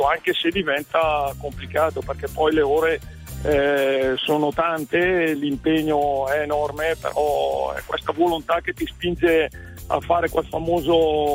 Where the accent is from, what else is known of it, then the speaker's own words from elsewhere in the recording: Casazza, Lombardy, Italy; Sono dalla provincia di Bergamo, di Casazza, in Val Cavallina, una valle molto bella